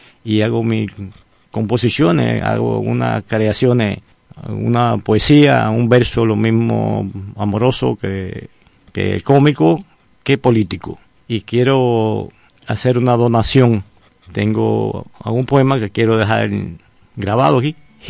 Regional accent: Cuba; como cubano al fin tiene su la música engrabada en el alma

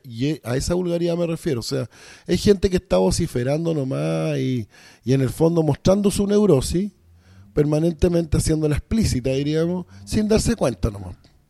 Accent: Palestine; Un palestino la piensa primero a ver si el negocio es bueno o no, por ejemplo. Es una crítica a mi pueblo.

